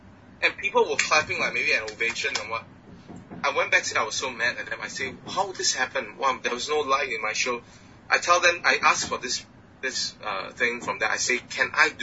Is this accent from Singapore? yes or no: yes; Singapore; now in San Diego, United States; I came all the way from Singapore, now I'm in San Diego